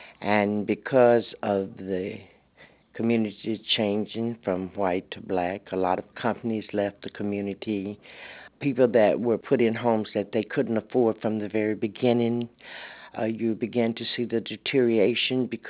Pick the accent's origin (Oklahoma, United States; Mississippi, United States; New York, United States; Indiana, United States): Mississippi, United States; Natchez; moved away; my home, I'm from Natchez, Mississippi, and came here in 1952. Moved in the Austin area in 1984.